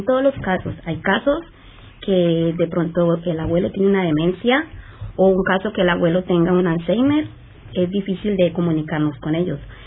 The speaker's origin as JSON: {"language": "Spanish", "country": "Colombia", "said": "Yo soy colombiana."}